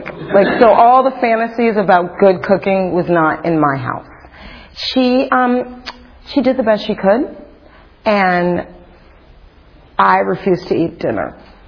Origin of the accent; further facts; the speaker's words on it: Brooklyn, New York, United States; So, I grew up in Bed-Stuy, Brooklyn, under the poverty line.